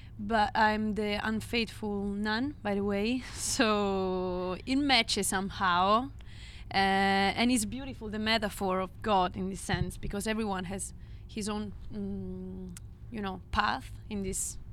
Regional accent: Rome, Lazio, Italy; I was born and raised in Rome

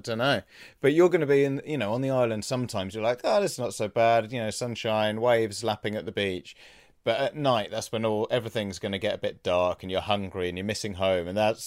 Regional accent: England, United Kingdom; because, you know, we're from England.

